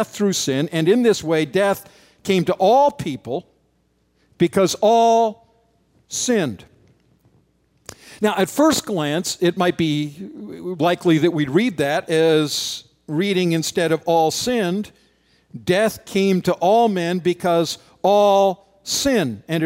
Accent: Canada; It's interesting to me because growing up in Canada, the people who didn't join in that are called the United Empire Loyalists.

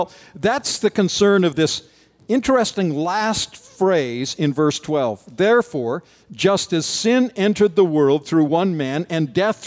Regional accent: Canada; It's interesting to me because growing up in Canada, the people who didn't join in that are called the United Empire Loyalists.

